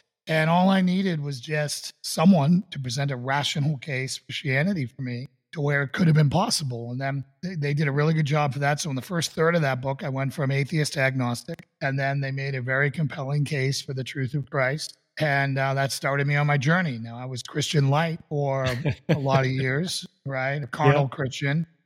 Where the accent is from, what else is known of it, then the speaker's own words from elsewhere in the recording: Boston, Massachusetts, United States; And I was raised in Boston, Massachusetts, where there was Paul Revere's ride.